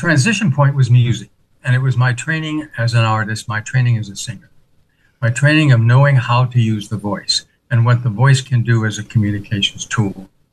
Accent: Rhode Island, United States; I grew up a congregational. I grew up in the Protestant church growing up in Rhode Island.

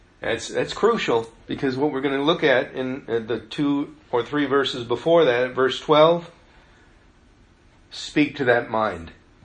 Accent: Illinois, United States; As a kid, I was growing up in Dixon Springs State Park in southern Illinois.

